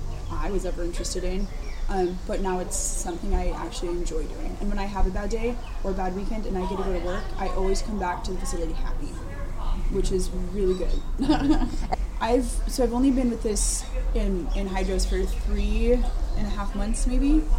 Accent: Hawaii, United States; I'm from Maui, so when I go back to Maui

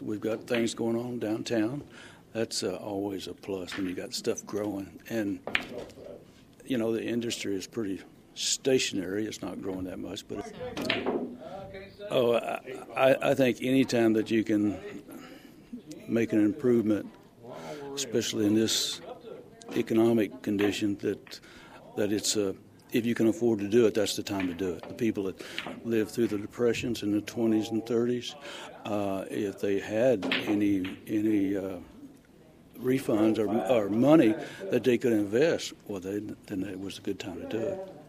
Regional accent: Forgeville, Kentucky, United States; I grew up in Forgeville, and if we didn't want to buy anything, we came to Owensboro.

